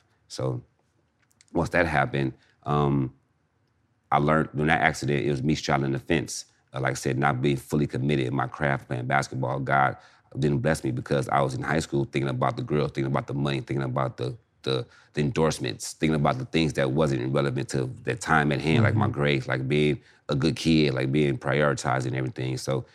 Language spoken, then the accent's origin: English; Inglewood, California, United States; Only Darby and Rogers because I'm from Inglewood.